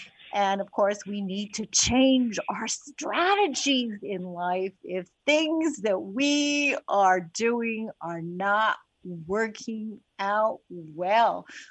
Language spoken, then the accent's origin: English; Winnipeg, Manitoba, Canada; I grew up in Winnipeg, Canada. Yes, I am Canadian